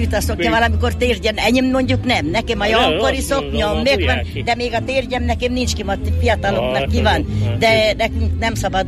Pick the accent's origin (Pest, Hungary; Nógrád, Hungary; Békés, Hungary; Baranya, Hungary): Nógrád, Hungary; Buják; Igen, a bujáki, ezt meg lehet különböztetni, mert mi palócok vagyunk.